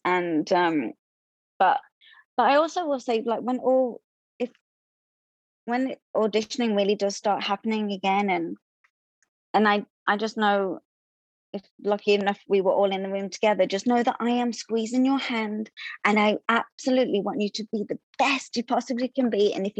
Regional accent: London, United Kingdom; now in United States; I came from London in 2008.

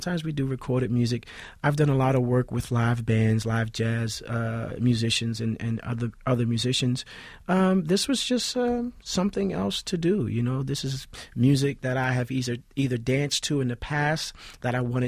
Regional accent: Newark, New Jersey, United States; Oh, yeah. I mean, Newark, you know, I grew up, all right, so, you know, Irving Turner Boulevard runs all the way into, like, North Newark

